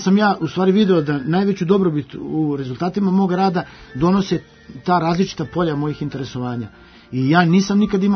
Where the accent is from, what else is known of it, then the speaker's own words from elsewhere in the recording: Šabac, Šumadija and Western Serbia, Serbia; pošto sam rastao u Šapcu.